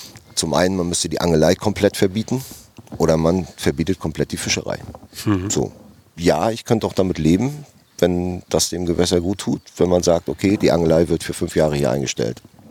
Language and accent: German; Wolgast, Mecklenburg-Vorpommern, Germany; born there; Also 1971 in Wolgast geboren, ja … Und aufgewachsen dort in meiner Lieblingsstadt.